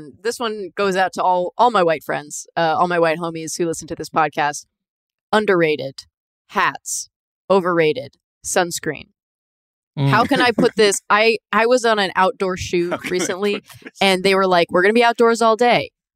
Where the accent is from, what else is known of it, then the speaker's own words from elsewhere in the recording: California, United States; I grew up in Northern California.